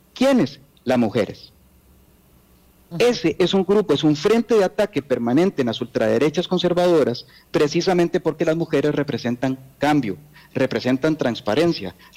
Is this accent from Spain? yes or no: no; Costa Rica; Eso debería ser ya parte de nuestra idiosincrasia como costarricenses.